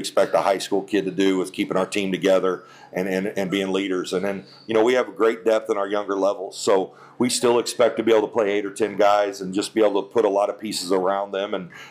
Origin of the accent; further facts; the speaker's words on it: Lawrenceville, Illinois, United States; I grew up in Lawrenceville. You know, growing up as a kid, 82, 83, Lawrenceville, going to state.